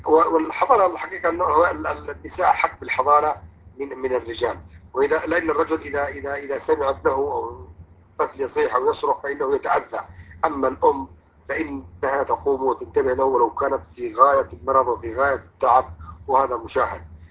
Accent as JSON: {"language": "Arabic", "country": "Yemen", "said": "يعني عندنا في اليمن مشايخ"}